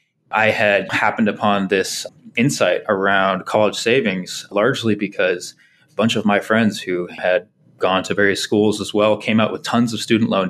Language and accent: English; California, United States; Yeah, so I grew up in Silicon Valley in Marin County near San Francisco